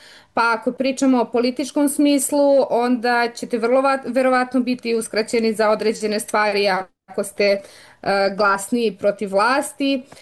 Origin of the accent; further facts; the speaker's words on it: Tanda, Bor District, Serbia; Ja sam iz mesta koje se zove Tanda. To je selo u opštini Bor, udaljeno nekih 40 kilometra. I kada sam bila mlađa, uglavnom sam govorila da sam iz Bora